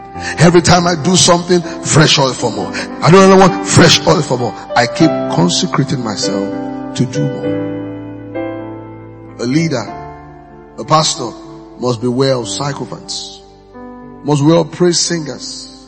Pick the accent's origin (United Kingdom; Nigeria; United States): Nigeria; While I'm a Nigerian, I fulfilled it.